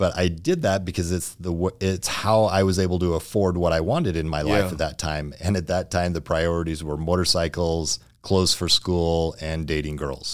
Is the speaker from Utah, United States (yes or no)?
yes; St. George, Utah, United States; I was born and raised here in St. George and I love dirt bikes, motorcycles, still passionate.